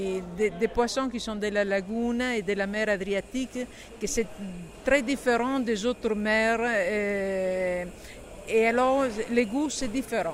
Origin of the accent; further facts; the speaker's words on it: Venice, Veneto, Italy; born there; Mais je suis née à Venise. Je suis née à Venise, je suis une vieille dame.